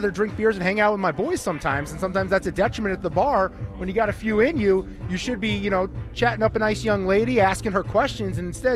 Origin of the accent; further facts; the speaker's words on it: New York, United States; Mets fan growing up in New York.